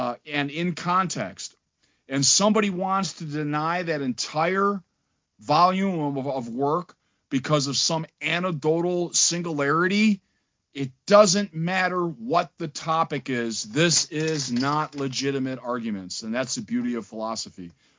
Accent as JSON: {"language": "English", "region": "Florida", "country": "United States", "tie": "born or raised there", "said": "Listen, I grew up in Florida, and I'm telling you that these storms are intensifying."}